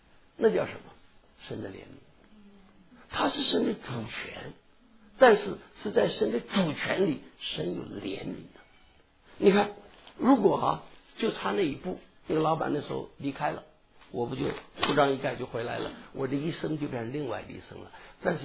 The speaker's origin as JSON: {"language": "Chinese", "country": "Taiwan", "moved": "as an adult", "lives_now": "United States", "said": "我现在在美国，因为也都40多年了，所以也很习惯。那是我刚刚从台湾过来，人也很台湾化，观念也很台湾化"}